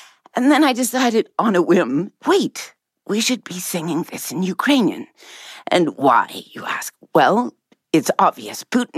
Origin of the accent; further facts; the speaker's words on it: Winnipeg, Manitoba, Canada; as a proud Canadian Ukrainian, I grew up in Winnipeg, in the largest community for Ukrainians in North America.